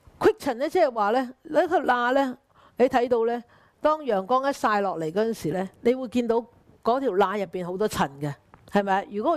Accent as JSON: {"language": "Chinese", "country": "China", "said": "其實我們中國人很有智慧的，我們中國人呢，有說過"}